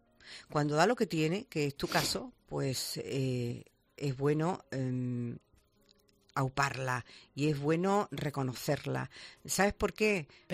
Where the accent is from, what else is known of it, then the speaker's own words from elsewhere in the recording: Dos Hermanas, Andalusia, Spain; Yo tengo que decirlo, es mi pueblo, y a mí me gusta llevar a mi pueblo, a mí me gusta llevar a todos sitios de lo bueno a lo mejor.